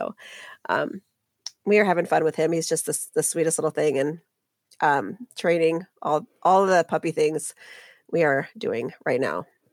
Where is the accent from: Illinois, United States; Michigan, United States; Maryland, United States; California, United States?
Illinois, United States; I am from Illinois. I live in a small town here in Illinois with my husband, Mike, and our kids and two dogs.